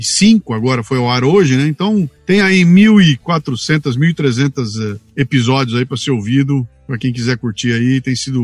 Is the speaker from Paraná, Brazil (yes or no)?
no; Bauru, São Paulo, Brazil; eu também falo porta, porco. É, eu sou de Bauru. Eu tenho ali um que caipira, então o agronegócio no fundo tá na minha veia.